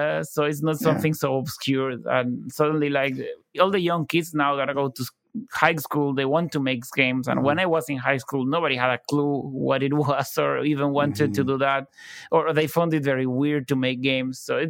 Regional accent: Buenos Aires, Argentina; and I was from Buenos Aires, so there was like no game industry.

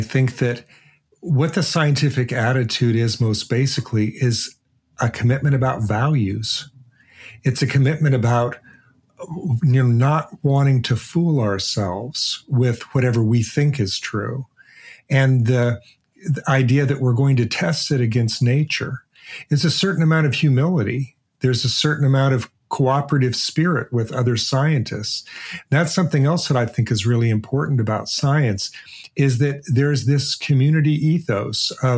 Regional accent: Portland, Oregon, United States; I grew up in Portland, Oregon.

